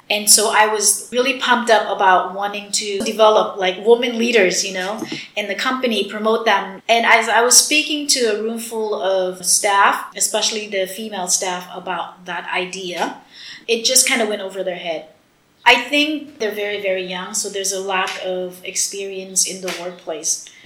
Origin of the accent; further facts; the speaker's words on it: United States; now in Cambodia; It was just too different of how I was growing up in the States versus what was happening in Cambodia back then.